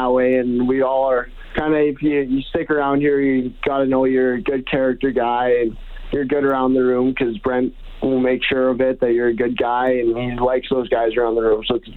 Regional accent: Shaunavon, Saskatchewan, Canada; I grew up in Shaunavon, Saskatchewan, small town. We have a pretty big farm down there, around 12,000 acres, and I grew up kind of hardworking family, very competitive.

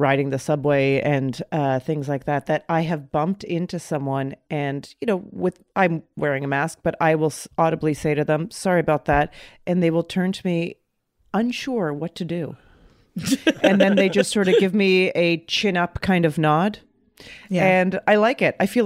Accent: Canada; moved away; I grew up in Canada.

